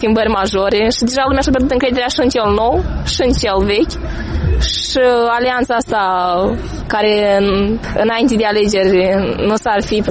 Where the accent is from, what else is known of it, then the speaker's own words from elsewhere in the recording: Moldova; Dacă să luăm după Constituție și după documente, azi suntem moldoveni. Dacă luăm după istorie, ne considerăm români.